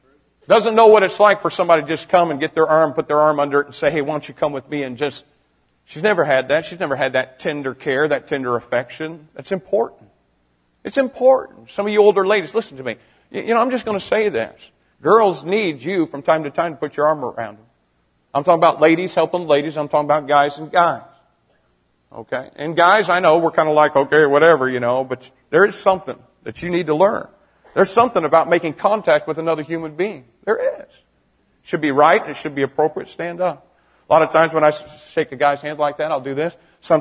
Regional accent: United States; Now, I thank God I'm an American. I thank God we just shake hands, you know.

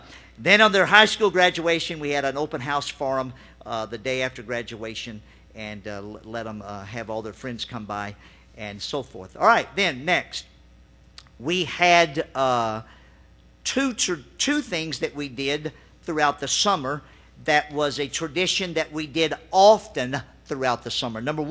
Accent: Louisiana, United States; I grew up in Louisiana

